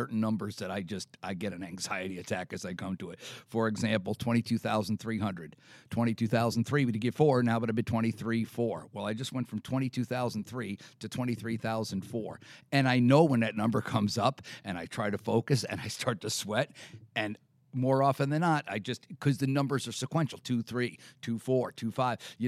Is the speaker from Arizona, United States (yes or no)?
no; Long Island, New York, United States; Well, I grew up on Long Island, and we were in the horse business and horses and related items.